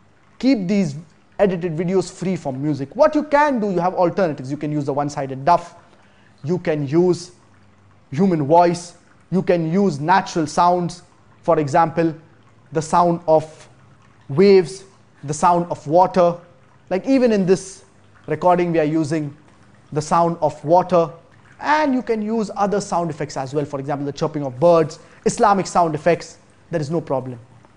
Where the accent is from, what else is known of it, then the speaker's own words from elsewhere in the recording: Bihar, India; studying in Jamia Millia Islamia. I'm from Bihar